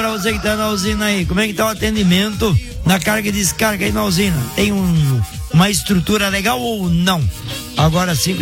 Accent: Mogi Guaçu, São Paulo, Brazil; sou de Mogi Guaçu.

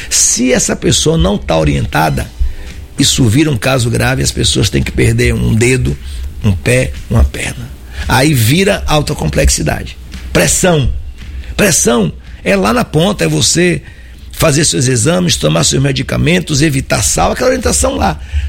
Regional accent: Palmeirinha, Bahia, Brazil; Eu saí com 9 anos de Palmeirinha. Eu nunca tinha visto um posto de saúde.

